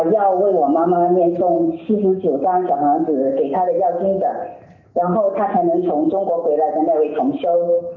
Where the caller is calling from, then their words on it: Brisbane, Queensland, Australia; 我来自布里斯本